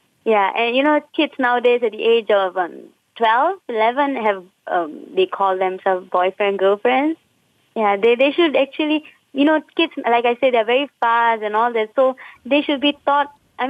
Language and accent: English; India; Okay, as an Indian, I'm an Indian.